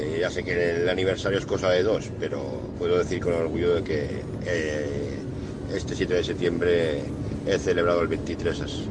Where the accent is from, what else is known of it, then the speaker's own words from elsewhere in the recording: Pamplona, Navarre, Spain; de Pamplona.